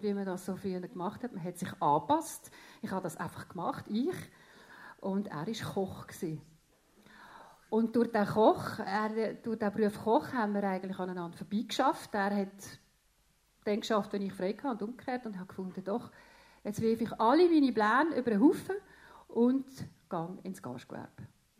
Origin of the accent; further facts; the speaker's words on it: Augst, Basel-Landschaft, Switzerland; Und in die Schule Augst und Pratteln. Und wir haben eine wunderbare Kindheit gehabt in Augst, eine schöne, eine beschützte, eine bewahrte. Mein Papi hat im Kraftwerk Augst geschafft und wir haben ganz in der Nähe dort wohnen.